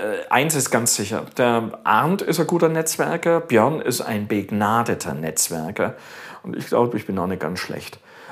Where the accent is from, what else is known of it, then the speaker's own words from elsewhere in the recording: Augsburg, Bavaria, Germany; In Augsburg, in meiner Heimatstadt